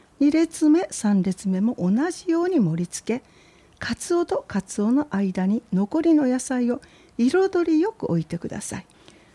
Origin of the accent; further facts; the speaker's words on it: Kochi, Japan; 私の出身地高知県はカツオの消費量がダントツ全国一